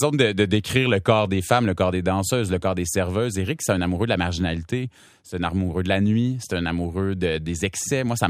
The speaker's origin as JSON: {"language": "French", "region": "Quebec", "country": "Canada", "said": "comment il peut m'inspirer ou pas en tant que Québécois"}